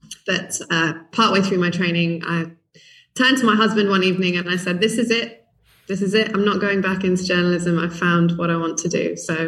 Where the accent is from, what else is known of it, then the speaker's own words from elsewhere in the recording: India; born there; I was born in India